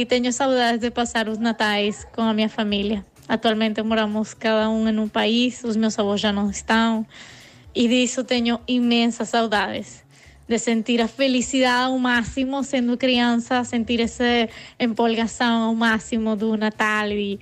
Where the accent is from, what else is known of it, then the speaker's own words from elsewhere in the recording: Venezuela; Portuguese is a second language; Sou venezuelana e tenho saudades de quando Venezuela era incrível